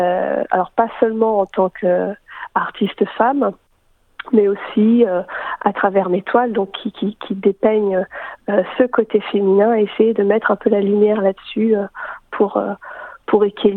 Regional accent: Russia; now in Melbourne, Australia; Alors, je suis une artiste russe, principalement.

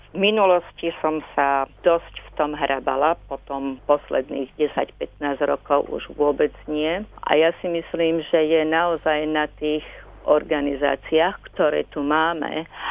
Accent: Piešťany, Trnava Region, Slovakia; No a tak som sa okamžite do nej zamilovala, keďže ja som z Piešťan.

